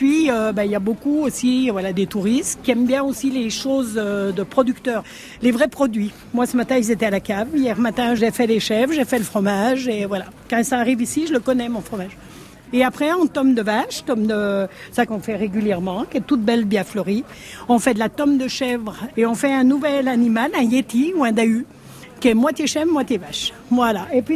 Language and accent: French; Bourg-Saint-Maurice, Auvergne-Rhône-Alpes, France; je suis de Bourg-Saint-Maurice, agricultrice ici